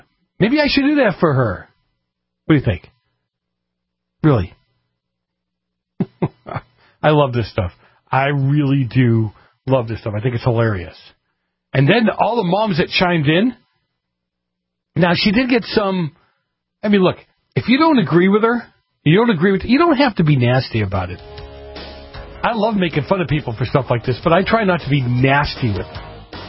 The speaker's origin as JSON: {"language": "English", "region": "East Coast", "country": "United States", "tie": "born or raised there", "said": "I grew up on the East Coast, and the minute the streetlights came on, you were supposed to be in the house."}